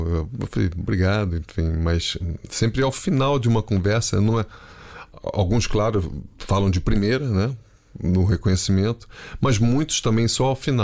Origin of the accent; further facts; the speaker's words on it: Brazil; moved away as an adult; now in Portugal; eu saí em 2018 do Brasil, cheguei aqui e eu te confesso, eu estou há 6 anos aqui, eu ainda não saí do ar na televisão portuguesa